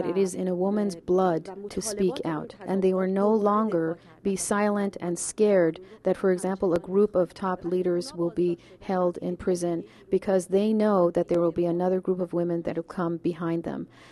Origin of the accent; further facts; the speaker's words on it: Tehran, Tehran Province, Iran; For me, I am a woman from Tehran.